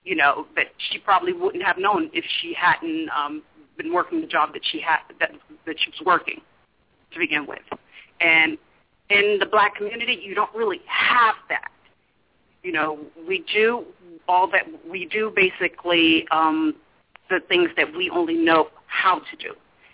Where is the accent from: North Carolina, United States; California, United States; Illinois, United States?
California, United States; I'm from California.